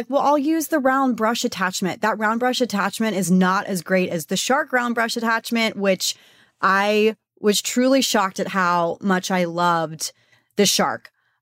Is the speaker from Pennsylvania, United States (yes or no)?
no; Texas, United States; because I'm from Texas, so I want my hair close to God.